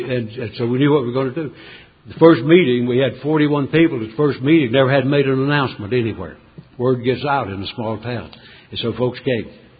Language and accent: English; North Carolina, United States; I'm from North Carolina. We don't talk fast. We don't even think fast.